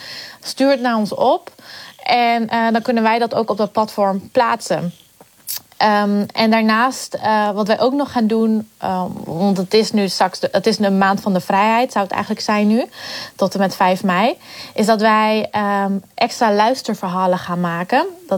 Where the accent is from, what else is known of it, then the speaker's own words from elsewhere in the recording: Ter Apel, Groningen, Netherlands; Want ik kom zelf uit Ter Apel. En dat is een verhaal uit Ter Apel.